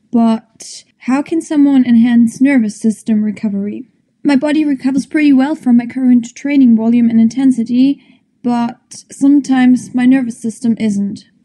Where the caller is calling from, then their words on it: Germany; I'm from Germany.